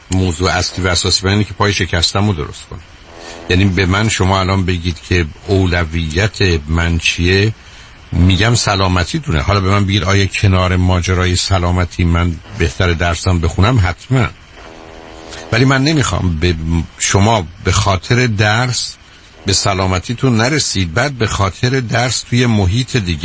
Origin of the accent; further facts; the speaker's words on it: Iran; به عنوان یه ایرانی که 30 سالمه